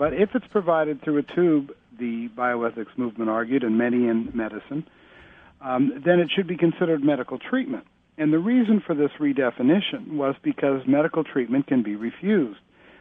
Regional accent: California, United States; which as a Californian turned my hair white.

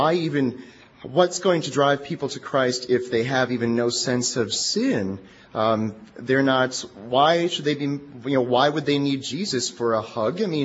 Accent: Milwaukee, Wisconsin, United States; from Milwaukee.

